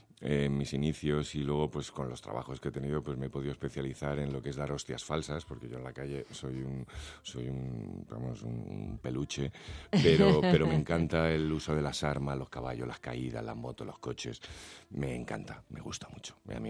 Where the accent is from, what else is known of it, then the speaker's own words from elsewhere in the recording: Valencia, Valencian Community, Spain; yo vengo de Valencia